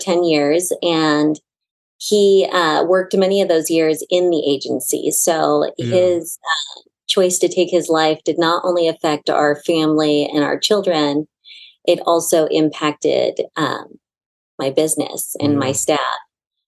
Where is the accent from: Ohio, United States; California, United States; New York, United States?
California, United States; Southern California.